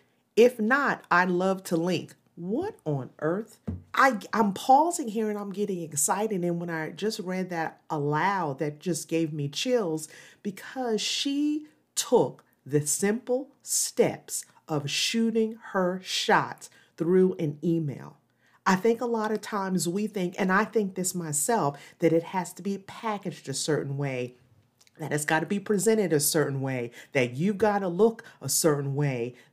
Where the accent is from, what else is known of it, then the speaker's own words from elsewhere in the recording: New Castle, Delaware, United States; So just for you to know, I come from Delaware, Newcastle, Delaware, right outside of Wilmington.